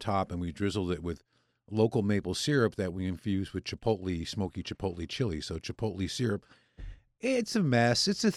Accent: New Haven, Connecticut, United States; Although, I have to say, growing up in New Haven

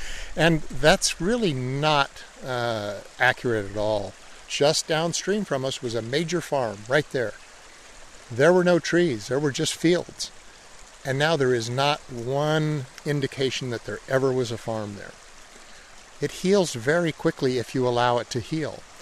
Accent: Safford, Arizona, United States; born there; now in Prescott, United States; Well, I was born in Safford, and we moved to Prescott in 1958, and I've been in Yavapai County since then.

